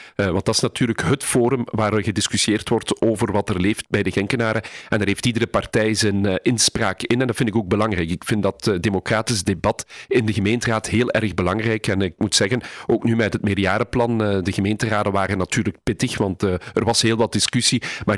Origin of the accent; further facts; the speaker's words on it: Limburg, Belgium; Ik ben een echte Limburger, maar ik ben ook daar misschien wel wat nuchter in.